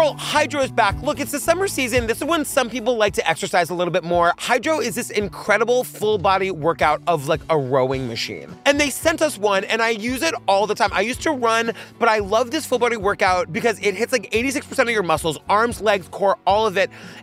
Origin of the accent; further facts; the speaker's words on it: Cape Cod, Massachusetts, United States; Because I grew up on Cape Cod, not in Cape Cod.